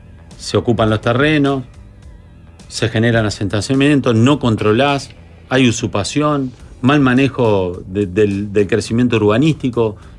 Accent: Costa Azul, Canelones, Uruguay; yo tengo familia política en Atlántida, me crié en Costa Azul, un lugar hermoso, me encanta.

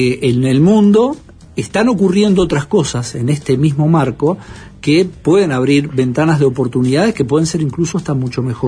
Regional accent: Uruguay; como uruguayos, podemos hacer desarrollos importantes

